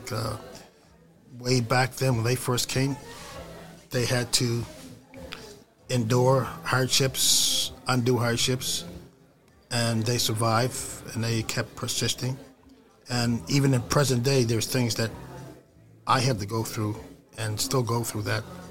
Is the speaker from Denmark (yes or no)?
no; East Preston, Nova Scotia, Canada; I'm from East Preston, the Preston Township. We traced it back to 1814. Well, that's when my ancestors came here from Virginia.